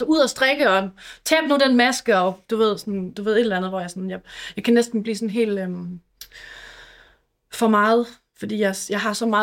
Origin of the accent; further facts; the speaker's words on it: Aalborg, North Denmark Region, Denmark; jeg er fra Aalborg, jeg sad op i Aalborg